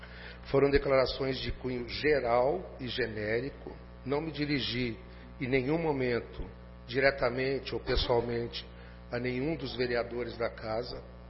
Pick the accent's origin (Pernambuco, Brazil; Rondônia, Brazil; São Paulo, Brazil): São Paulo, Brazil; Garça; also born or lived in Guaratinguetá; Eu nasci em Guaratinguetá, que em tupi-guarani significa terra das garças brancas, e cresci aqui em Garça.